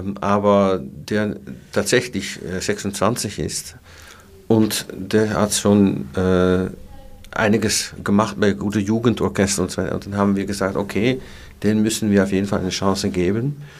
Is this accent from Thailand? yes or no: no; Netherlands; German is a second language; ich bin Holländer